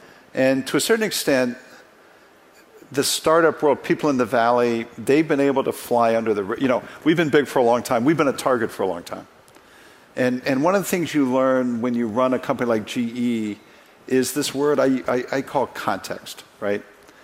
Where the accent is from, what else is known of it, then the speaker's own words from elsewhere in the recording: Cincinnati, Ohio, United States; I grew up in Cincinnati, Ohio, which is a very conservative town.